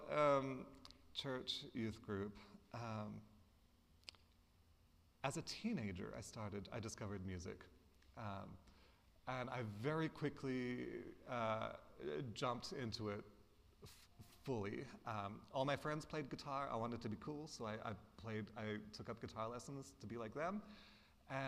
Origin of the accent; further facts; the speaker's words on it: Australia; because I grew up in Australia with my parents and brothers there, but my extended family remained here in Alberta